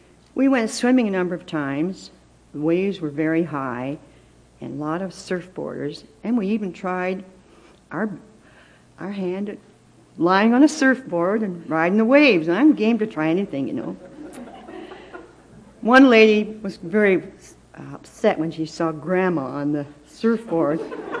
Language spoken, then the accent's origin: English; Canada; Now, I'm a Canadian.